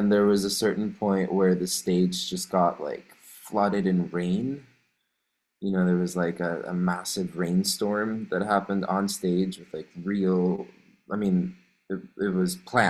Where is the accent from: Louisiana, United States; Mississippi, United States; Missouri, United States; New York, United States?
New York, United States; For us, we're all from New York and we're all in Hartford, Connecticut for 8 weeks